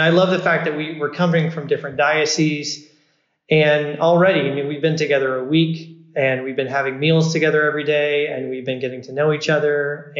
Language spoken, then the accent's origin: English; South Carolina, United States; also born or lived in Birmingham, Alabama / Eastern Tennessee; Before that, in Birmingham, Alabama. Before that, I was in Eastern Tennessee, but I'm originally from South Carolina.